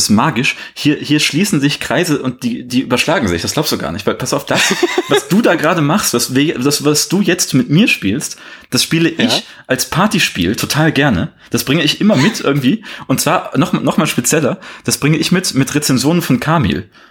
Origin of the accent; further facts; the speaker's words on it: Rhineland, Germany; ich begreife mich als Rheinländer, ja schon.